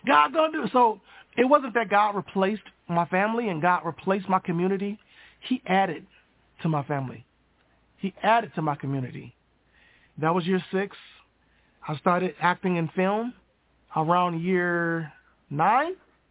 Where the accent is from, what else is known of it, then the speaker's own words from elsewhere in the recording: Michigan, United States; now in Arizona, United States; I'm from Michigan. Now I live in Arizona because there is a gym that specializes in getting people back to their feet after strokes